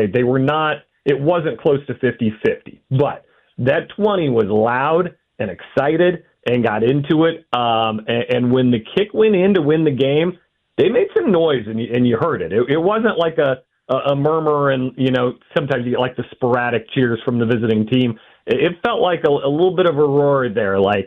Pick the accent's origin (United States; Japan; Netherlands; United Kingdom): United States; Washington; Hey, we're from Washington. We're down here.